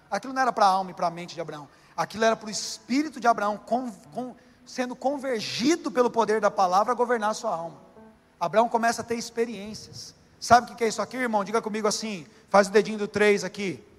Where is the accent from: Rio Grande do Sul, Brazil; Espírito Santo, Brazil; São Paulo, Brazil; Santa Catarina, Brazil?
São Paulo, Brazil; Poá; Esses dias aconteceu esse empoá na minha terra lá